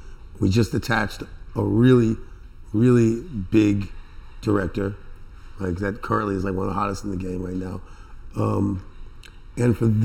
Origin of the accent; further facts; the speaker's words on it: Florida, United States; Florida. I haven't been to Florida since before Philly, and like I blew up. Now I'm coming back to my hometown.